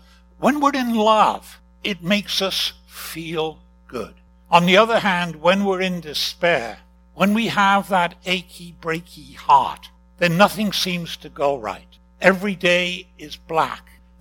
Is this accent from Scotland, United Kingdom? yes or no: no; Newport, Wales, United Kingdom; when I grew up in Newport, we had one famous son.